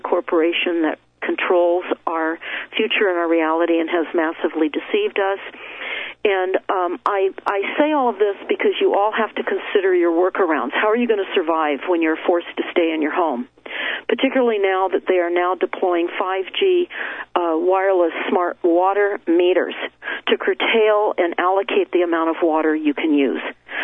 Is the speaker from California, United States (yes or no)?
yes; Malibu, California, United States; also born or lived in Europe; I grew up in Malibu. I lived on a boat in Europe.